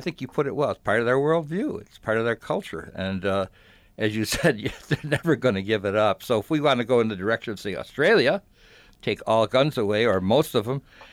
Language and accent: English; Buffalo, New York, United States; Born and raised in Buffalo, a city boy, but in the last part of my life, actually for about 30 years, I've lived in the country or on the edge of the rural.